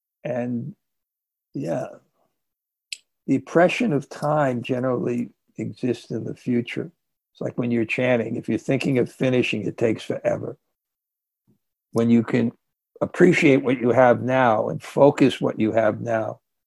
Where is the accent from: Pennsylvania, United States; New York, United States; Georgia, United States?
New York, United States; New York City; Growing up in New York City, my conditioning, he would call an alien. I never went camping.